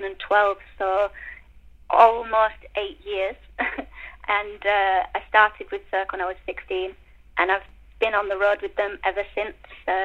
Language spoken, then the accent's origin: English; Tingley, Yorkshire and the Humber, United Kingdom; I'm actually from Tingley.